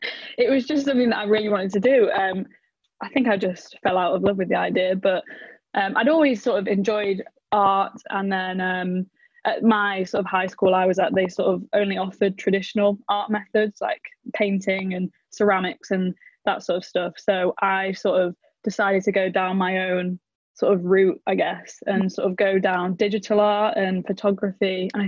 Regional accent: Altrincham, North West England, United Kingdom; So I've lived in a town called Altrincham, which is just outside of Manchester, in the UK, and. Yeah, I've lived here all my life

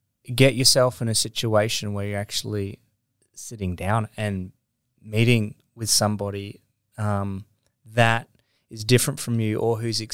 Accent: Queensland, Australia; I've been in Queensland this whole time, and the experience as a Queenslander

